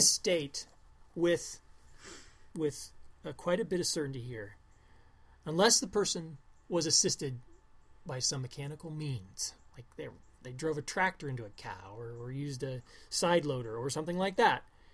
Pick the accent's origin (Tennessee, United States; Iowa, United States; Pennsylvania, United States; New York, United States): Iowa, United States; everybody already knows that I was born and raised in Iowa. I'm not actually from the hills myself.